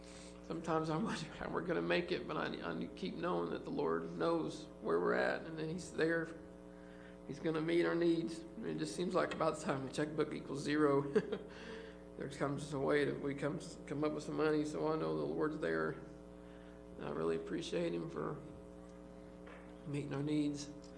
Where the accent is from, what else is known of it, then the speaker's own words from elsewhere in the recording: Wichita, Kansas, United States; Of course, I'm from Wichita, so I grew up listening to that song